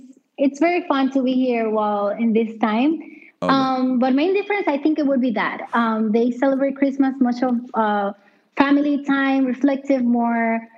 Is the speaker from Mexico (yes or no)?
no; Puerto Rico; now in Berlin, Germany; I mean, I am from Puerto Rico, so I'm also not even from the U.S. mainland.